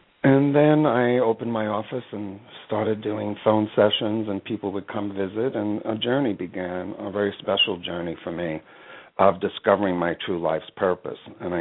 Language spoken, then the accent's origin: English; New York City, New York, United States; My family, we're from New York City